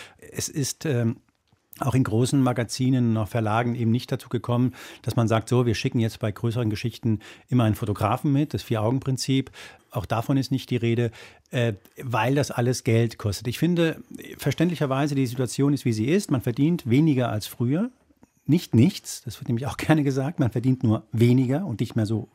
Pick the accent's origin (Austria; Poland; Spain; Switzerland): Spain; German is a second language; seit neuestem auch aus meinem Heimatland Spanien